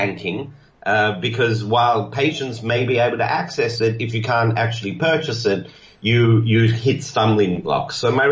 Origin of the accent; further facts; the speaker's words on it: Australia; also born or lived in South Africa; So I was born in South Africa. I've actually never been to Cape Town. I've been to Johannesburg many, many times. I grew up in Australia.